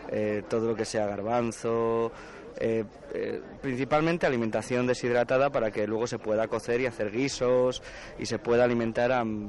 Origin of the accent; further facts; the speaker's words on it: Madrid, Community of Madrid, Spain; somos muchos madrileños